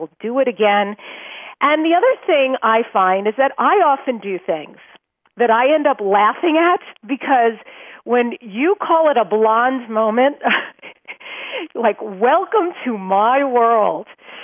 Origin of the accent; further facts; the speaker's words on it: Long Island, New York, United States; now in Los Angeles, United States; I grew up in New York on Long Island originally. Now, of course, I'm in Los Angeles, but originally from New York.